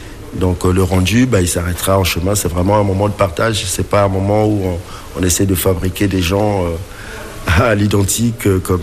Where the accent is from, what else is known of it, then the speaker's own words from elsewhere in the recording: Normandy, France; je viens du monde du spectacle, donc je viens de Normandie d'ailleurs